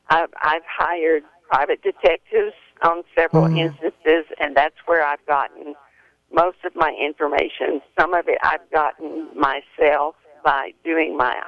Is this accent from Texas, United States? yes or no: yes; Dallas, Texas, United States; the church that I grew up in Oak Cliff, the Gospel Lighthouse Church.